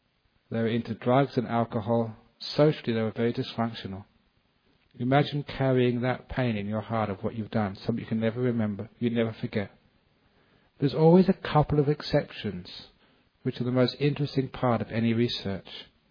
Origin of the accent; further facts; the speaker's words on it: England, United Kingdom; I came from England.